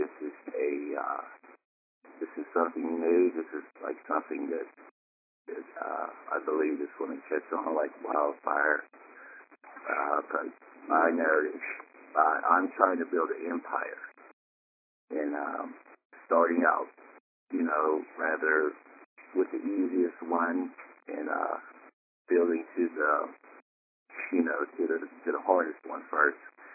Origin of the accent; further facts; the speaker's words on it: Pittsburgh, Pennsylvania, United States; from Pittsburgh again.